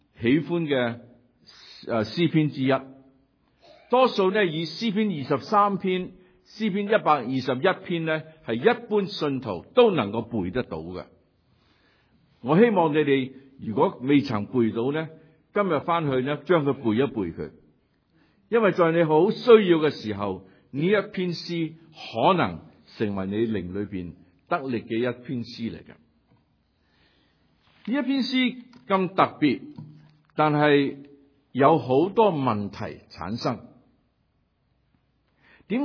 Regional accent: Chaozhou, Guangdong, China; 对唔住，我都系潮州人。我都系广东人。

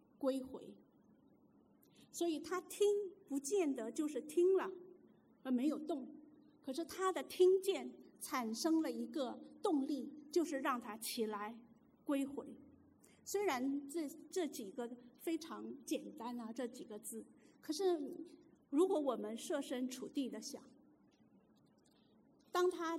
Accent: China; 如果换了今天我们中国人呢，如果儿子全部死了，我们会怎么样子想？

